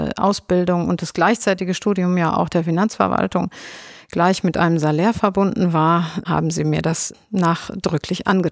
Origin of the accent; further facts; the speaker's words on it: North Rhine-Westphalia, Germany; ich komme ursprünglich aus Ostostwestfalen, aus einem kleinen Dorf in der Nähe von Paderborn.